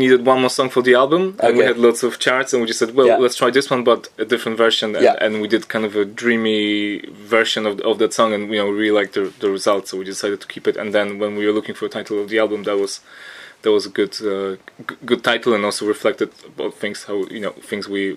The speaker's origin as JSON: {"language": "English", "country": "Poland", "said": "because I come from Poland"}